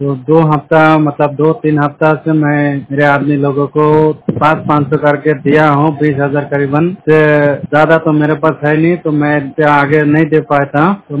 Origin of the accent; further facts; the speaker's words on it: Kolkata, West Bengal, India; now in Tamil Nadu, India; कलकत्ता का रहने वाला हूँ। यहाँ तमिलनाडु में आया काम करने के लिए।